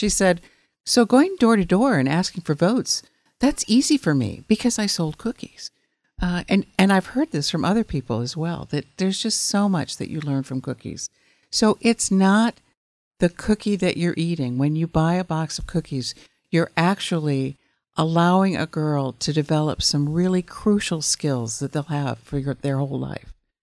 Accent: Midwest, United States; I grew up in the Midwest in the forests, and I loved it.

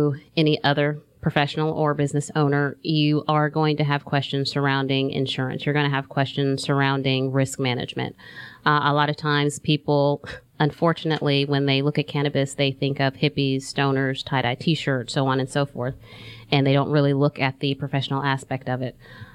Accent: California, United States; now in Georgia, United States; I'm originally from California.

